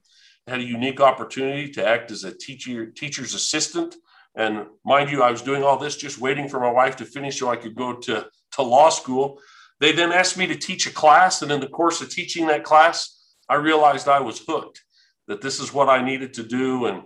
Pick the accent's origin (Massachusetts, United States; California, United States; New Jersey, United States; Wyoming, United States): Wyoming, United States; Riverton; I then returned back to my hometown in Riverton, Wyoming